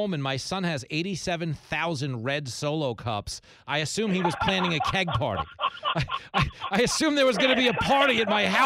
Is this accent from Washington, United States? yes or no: no; Texas, United States; Now I can tell you, as a Texan, you're putting a lot on the line there